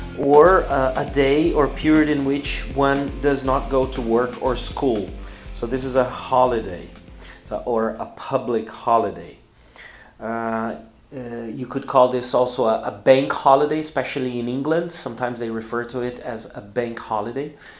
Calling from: Porto Alegre, Rio Grande do Sul, Brazil

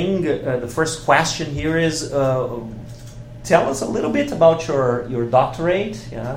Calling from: Porto Alegre, Rio Grande do Sul, Brazil; English is a second language

